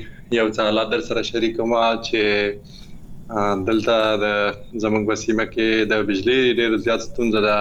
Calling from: Karachi, Sindh, Pakistan; در سره ایم لکراچی څخه.

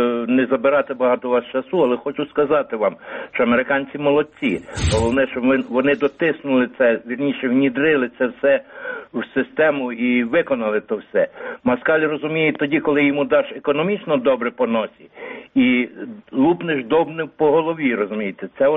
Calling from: Ivano-Frankivsk Oblast, Ukraine; also born or lived in United States; Прикарпаття. Ви знаєте, я прожив в Америці близько 12 років

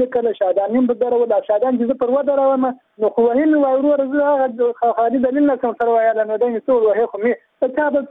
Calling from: Helmand, Afghanistan; موږ د هلمند ولایت کې یم

